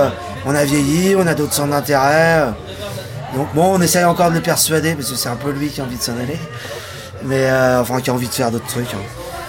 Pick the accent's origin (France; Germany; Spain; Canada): France; Pays de la Loire; Je viens des Pays de la Loire, je suis pas breton, mais on en est pas loin.